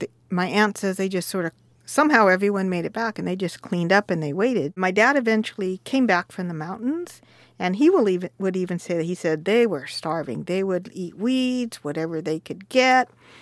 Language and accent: English; Long Beach, California, United States; born there; you know, in colloquial English, you know, I was born in Long Beach, you know